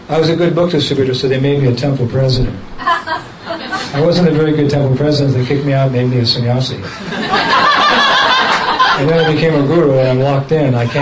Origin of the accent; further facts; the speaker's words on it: Palo Alto, California, United States; Yeah, we're all from California. I was born 3 miles from here, in Palo Alto.